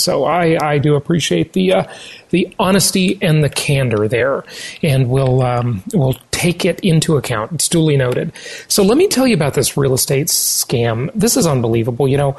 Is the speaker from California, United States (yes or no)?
yes; California, United States; I'm talking about, of course, my hometown, Orange County, California